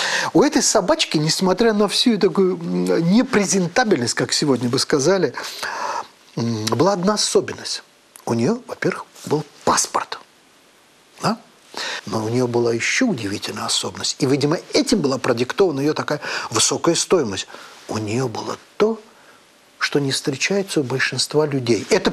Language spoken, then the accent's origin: Russian; Baku, Azerbaijan; Russian is a second language; moved away as an adult; я не русский человек по рождению, я азербайджанец. И родился, и до 40 лет жил в городе Баку.